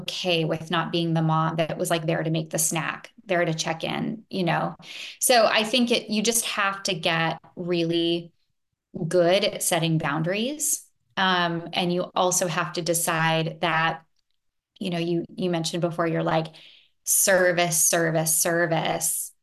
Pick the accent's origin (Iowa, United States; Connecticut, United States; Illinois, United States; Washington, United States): Washington, United States; Bellevue; I'm from Bellevue as well.